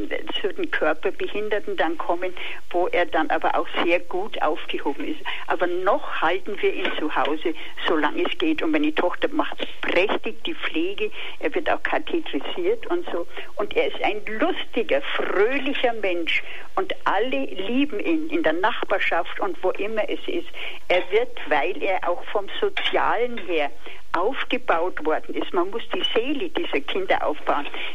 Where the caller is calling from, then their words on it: Freiburg, Baden-Württemberg, Germany; bin ich ja aus Freiburg.